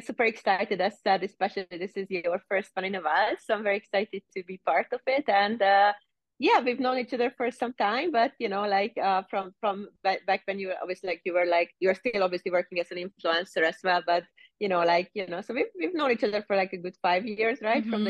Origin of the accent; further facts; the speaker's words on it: Hungary; English is a second language; moved away as an adult; So I'm originally from Hungary, like Central Europe. So I graduated from business school there and I worked in publishing for a little bit there.